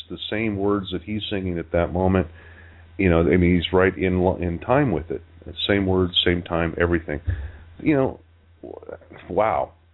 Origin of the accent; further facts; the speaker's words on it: Utah, United States; also born or lived in Colorado; I grew up in Utah and Colorado.